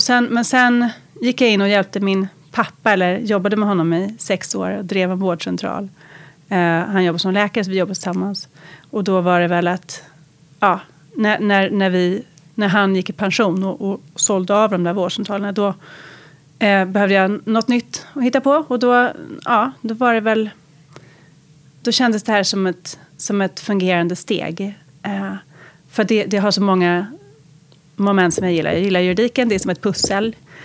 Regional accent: Lidingö, Stockholm County, Sweden; Jag växte upp på Lidingö. Och där är ju en ganska skyddad verkstad, kan man säga. Men jag har en väldigt musikalisk familj, så att jag gick på Adolf Fredrik

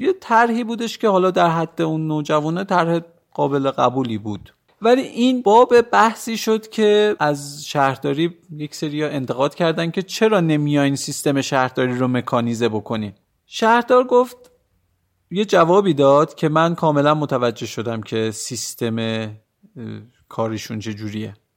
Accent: Iran; حالا ما تو ایرانیم، زیاد این چیزا واسمون آشنا نیست

